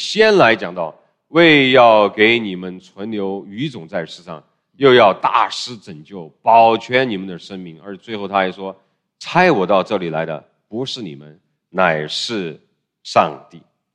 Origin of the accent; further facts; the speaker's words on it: China; 那俗话我们说，我们中国人说的君子报仇怎么样，十年不晚